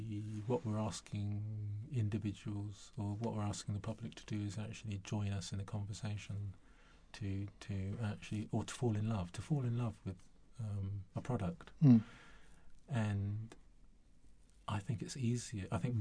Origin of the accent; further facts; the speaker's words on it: Singapore; born or raised there; also born or lived in Dorset, England / Cyprus